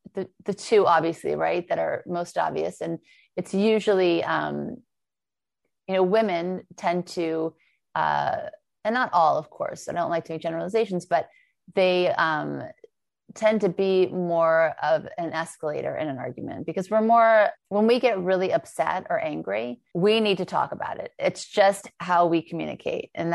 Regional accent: Thibodaux, Louisiana, United States; born there; also born or lived in Beverly Hills; He was a self-made millionaire when we lived in the South. I was born in Thibodaux, Louisiana. And then he lost everything. And right when we moved to Beverly Hills.

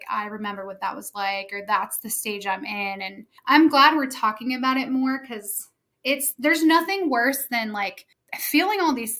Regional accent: New York, United States; And then I started hanging out with a bunch of stay-at-home moms in Tennessee, and I'm from New York.

